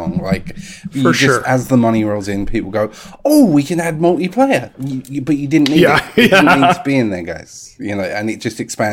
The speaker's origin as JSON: {"language": "English", "region": "England", "country": "United Kingdom", "said": "She uses American words. They're not allowed. I'm English. I play English Scrabble."}